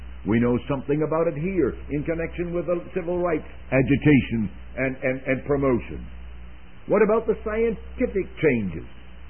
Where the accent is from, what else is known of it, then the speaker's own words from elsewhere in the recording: Canada; being reared a Canadian